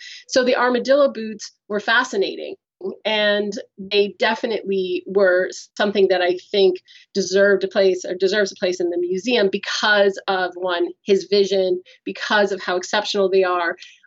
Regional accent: United States; I'm American.

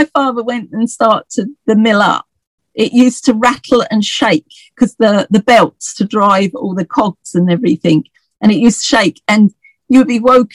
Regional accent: Broomfield, East of England, United Kingdom; And I mean, when I grew up, we, you know, where I was born in Broomfield, I mean, we still had like tin baths

